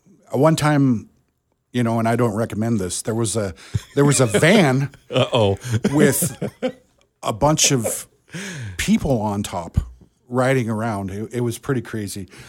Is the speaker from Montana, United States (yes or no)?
yes; Kalispell, Montana, United States; I was born and raised in Kalispell. I'm an Evergreen kid, went to Evergreen School, graduated from Flathead High School.